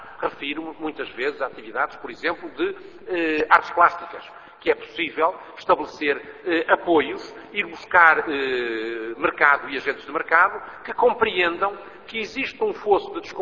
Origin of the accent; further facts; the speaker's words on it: Portugal; enquanto falantes do português e enquanto portugueses falantes do português